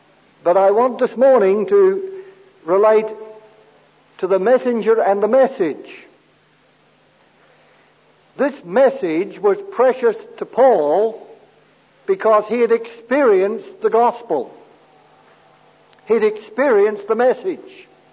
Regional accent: Adelaide, South Australia, Australia; We come from Adelaide, which is the centre of Australia.

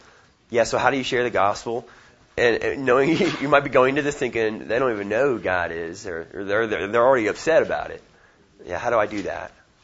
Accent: Oklahoma, United States; I'm like, I'm from Oklahoma.

